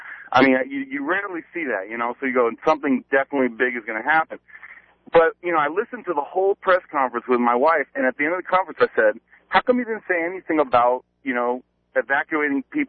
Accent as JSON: {"language": "English", "region": "the South", "country": "United States", "said": "I was just couldn't believe it because I'm from the South."}